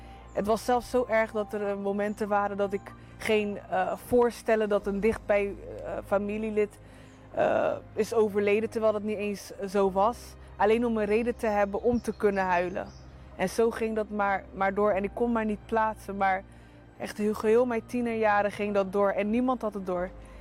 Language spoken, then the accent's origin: Dutch; Rotterdam, South Holland, Netherlands; ik kom uit Rotterdam.